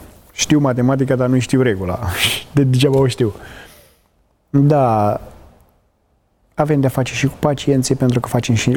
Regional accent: Grăjdana, Buzău County, Romania; de la Grăjdana și am venit și eu la biserică.

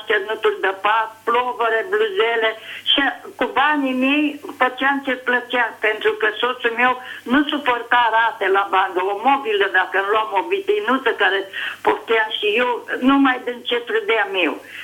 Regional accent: Dâmbovița, Romania; Sunt o bunică din Dâmbovița, 81 de ani.

